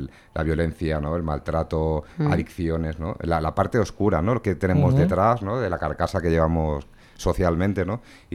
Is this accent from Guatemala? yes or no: no; Catalonia, Spain; Como autónomo catalán, es ¿cuánto me va a costar?